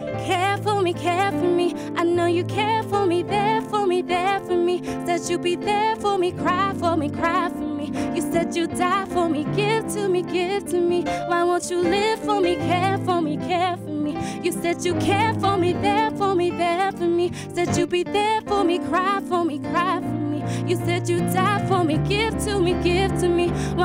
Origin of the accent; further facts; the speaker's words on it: Wilson, United States; So growing up in Wilson was wonderful. Very small.